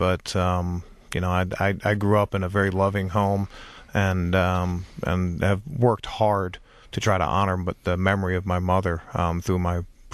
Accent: Baltimore, Maryland, United States; I grew up in Baltimore, one of nine kids. My dad was a cop.

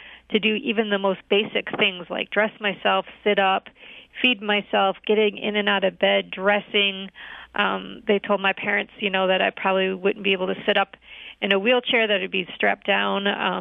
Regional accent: Roseville, Michigan, United States; Sure. I grew up in Roseville, Michigan.

